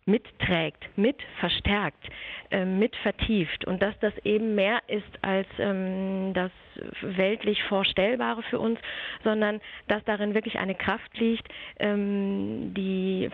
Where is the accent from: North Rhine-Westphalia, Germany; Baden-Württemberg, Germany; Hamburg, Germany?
North Rhine-Westphalia, Germany; Da fällt mir ehrlich gesagt immer der Spruch ein, den es bei uns in Westfalen gibt